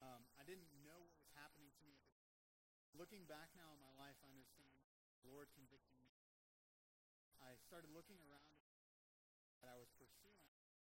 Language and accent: English; Florida, United States; I grew up in Florida. But, yes, I grew up in Florida, and I wasn't a Christian.